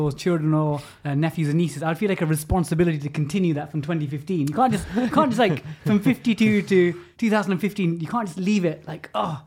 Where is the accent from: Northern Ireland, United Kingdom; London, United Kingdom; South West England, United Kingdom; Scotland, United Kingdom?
London, United Kingdom; East Ham; So I'm from East Ham, from the London Borough of Newham, which is why I'm a massive West Ham fan.